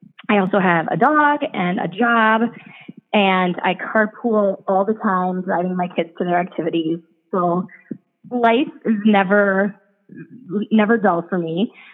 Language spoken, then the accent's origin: English; Milwaukee, Wisconsin, United States; now in Madison, United States; I'm a Wisconsin girl. I was born and raised in Milwaukee, and then I went off to college in Indiana.